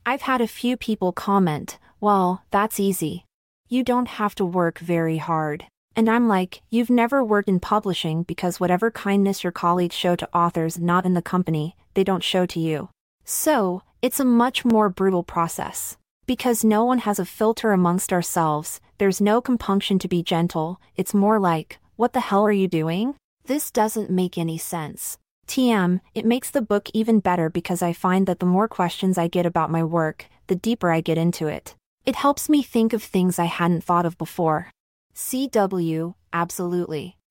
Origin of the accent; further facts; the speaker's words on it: Milwaukee, Wisconsin, United States; I'm 54, and I grew up in Milwaukee.